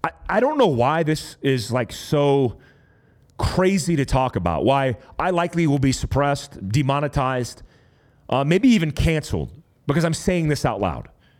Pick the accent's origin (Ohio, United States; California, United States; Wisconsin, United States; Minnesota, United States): California, United States; Fort Ord; born there; I was born in Fort Ord, California, which is Monterey.